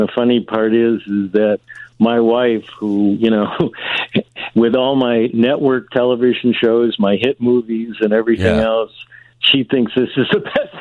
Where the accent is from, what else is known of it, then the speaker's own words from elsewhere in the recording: Chicago, Illinois, United States; Nate and I knew each other in New York and Los Angeles. I mean, we grew up in Chicago together.